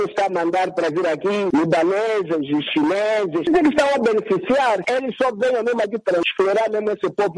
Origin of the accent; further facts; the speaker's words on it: Soyo, Zaire, Angola; Eu sou do Soio, nunca beneficiei absolutamente nada.